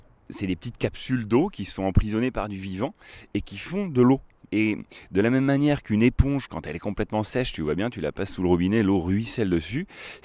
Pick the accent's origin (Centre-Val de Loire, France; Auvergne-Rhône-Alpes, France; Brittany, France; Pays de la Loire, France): Centre-Val de Loire, France; Chédigny; Alors moi, j'ai grandi donc à Chédigny.